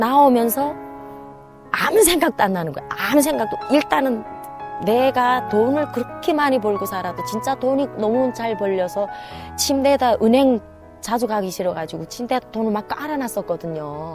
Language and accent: Korean; China; 내가 조선족인데 너무 잘 살고 너무 잘 되니까 이상한 거는 모해를 했다